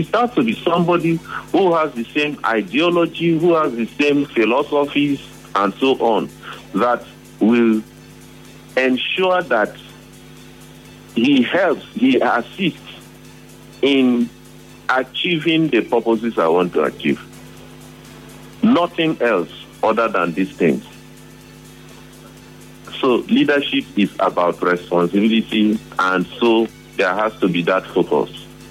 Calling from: Port Harcourt, Rivers, Nigeria; I'm calling from Port Harcourt.

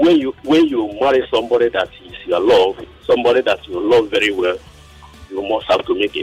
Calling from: Montserrado, Liberia; I'm calling from Moe.

